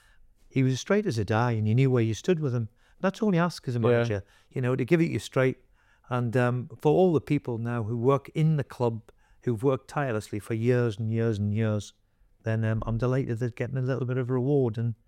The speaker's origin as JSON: {"language": "English", "town": "Newcastle", "region": "North East England", "country": "United Kingdom", "said": "I'm from Newcastle. So the thought of being able to manage Newcastle is every Geordie's dream, isn't it?"}